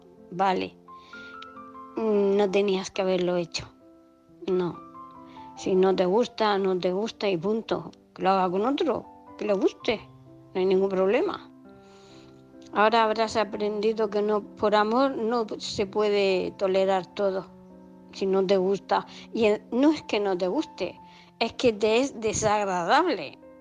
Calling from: Murcia, Region of Murcia, Spain; de Murcia.

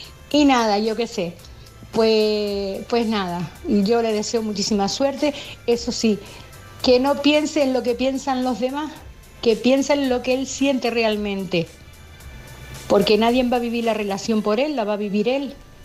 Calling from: Canary Islands, Spain; de Tenerife.

